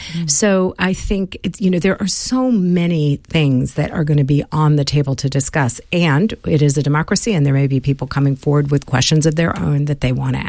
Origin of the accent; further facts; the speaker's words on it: United States; moved away; You know, I'm an American. I lived there. I grew up there. I'm back and forth all the time.